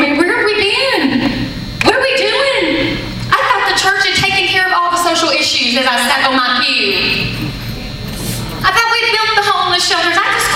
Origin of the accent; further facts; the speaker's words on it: Mississippi, United States; I'm from Mississippi. I think I'm 15th generation Christian. I'm out of the womb Christian in Mississippi.